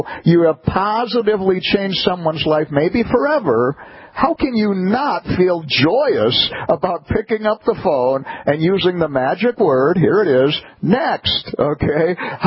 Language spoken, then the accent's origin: English; Wisconsin, United States; I'm from Wisconsin. In January of 1986, we had 30 days in a row below zero.